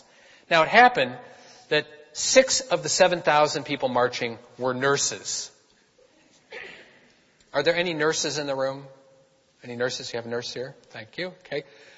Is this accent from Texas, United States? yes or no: no; Boston, Massachusetts, United States; And I said, "Well, I'm from Boston. Taunton, you know, I got people in Taunton."